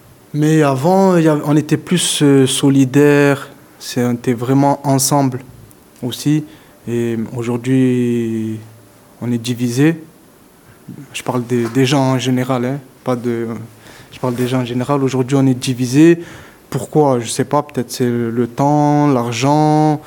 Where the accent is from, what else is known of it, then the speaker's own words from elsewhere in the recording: Provence-Alpes-Côte d'Azur, France; C'était une avenue, tu vois, au quartier, le Plan d'Ao, parce que je viens du Plan d'Ao